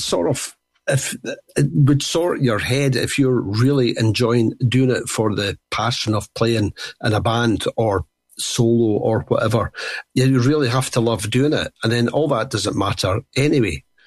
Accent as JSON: {"language": "English", "town": "Edinburgh", "region": "Scotland", "country": "United Kingdom", "tie": "born or raised there", "said": "And you know, Edinburgh is my hometown."}